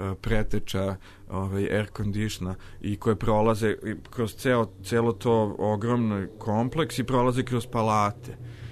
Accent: Serbia; Tako sam stalno govorio, ja sam iz Srbije, to je istočna Evropa.

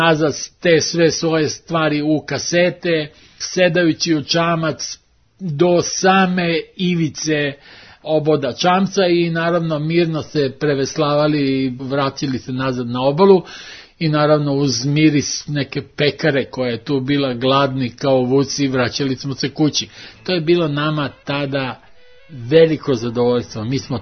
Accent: Rijeka, Primorje-Gorski Kotar County, Croatia; now in Belgrade, Serbia; odrastao sam u Rijeci

